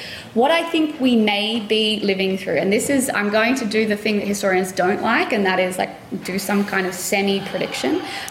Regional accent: Australia; there is a real space, I think, for nations such as my home country, Australia, but also the UK

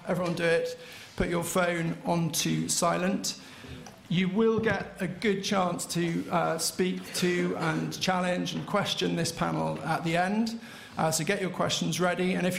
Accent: Weymouth, South West England, United Kingdom; also born or lived in Derby; I was born in Derby. I grew up on the south coast of the UK in a town called Weymouth.

